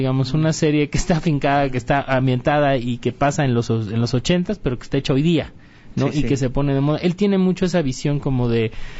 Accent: Mexico; Y como mexicano es cuando te das cuenta del arrastre y de la huella cultural que nuestros símbolos han dejado más allá.

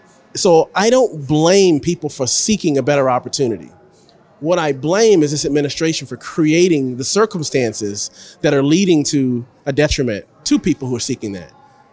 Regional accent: Virginia, United States; And I'm from Virginia originally, but my dad retired school board.

